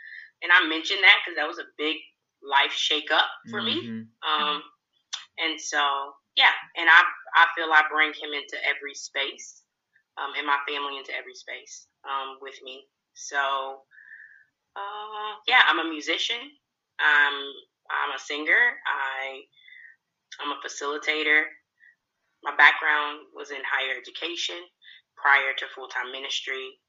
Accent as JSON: {"language": "English", "town": "Louisville", "region": "Kentucky", "country": "United States", "tie": "born or raised there", "said": "I would like folks to know that I am from Kentucky. And I grew up in Louisville, and I'm a preacher's kid, grew up in the Black Baptist Church."}